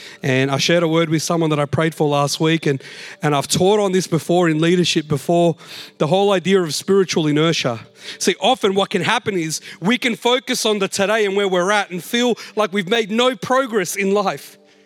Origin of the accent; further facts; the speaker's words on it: Australia; I'm Latin American, but I'm more of an Aussie. I've grown up here, right?